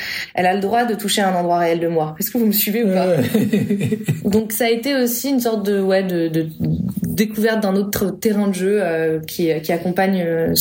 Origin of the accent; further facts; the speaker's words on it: Paris, Île-de-France, France; J'avais 18 ans, le personnage a 18 ans, c'est une Parisienne, je suis Parisienne